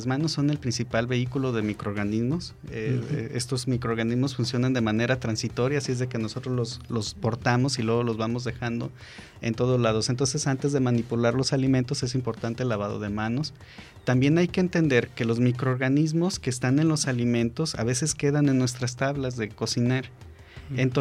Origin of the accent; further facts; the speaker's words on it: Mexico; la imagen de nosotros como mujalicienses y como mexicanos